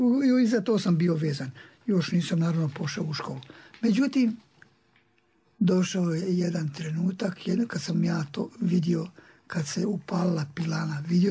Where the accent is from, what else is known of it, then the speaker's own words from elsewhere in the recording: Gornji Podravci, Republika Srpska, Bosnia & Herzegovina; born there; Ja sam rođen u Gornjim Podravcima. To je jedno selo ispod Kozare. Od Gradiške idući prema Mrakovici, odnosno prema Kozari. 1935. godine.